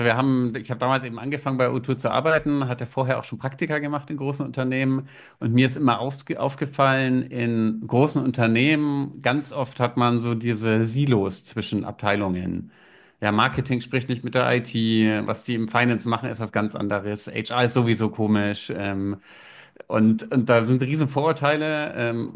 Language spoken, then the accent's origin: German; Bavaria, Germany; Ich bin aufgewachsen in der Mitte von Bayern, so ziemlich genau am geografischen Mittelpunkt von Bayern, in einem kleinen Ort. Hab da Schule gemacht